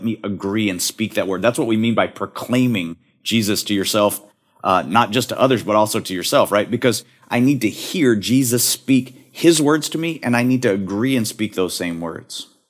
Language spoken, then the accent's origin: English; Texas, United States; I grew up in West Texas, and sometimes the entire sky would be brown with dirt.